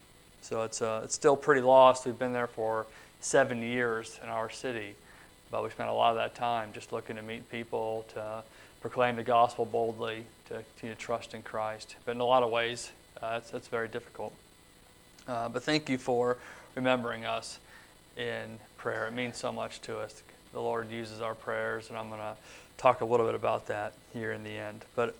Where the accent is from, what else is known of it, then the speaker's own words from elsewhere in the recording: St. Louis, Missouri, United States; moved away as an adult; also born or lived in Cincinnati; now in Turkey; That's where we lived for the last 9 years. So we went over there in 2007. Before that, I'm from St. Louis, Missouri.